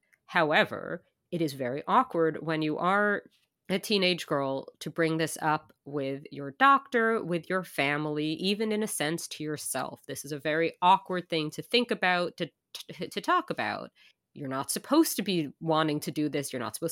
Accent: New York City, New York, United States; Perk of growing up in Manhattan, I guess.

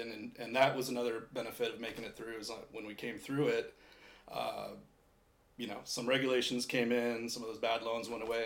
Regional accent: San Diego, California, United States; I'm from San Diego.

